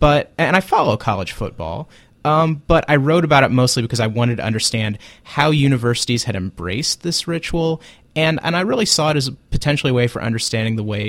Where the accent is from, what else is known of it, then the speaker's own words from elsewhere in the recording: Illinois, United States; You know, I grew up in Illinois.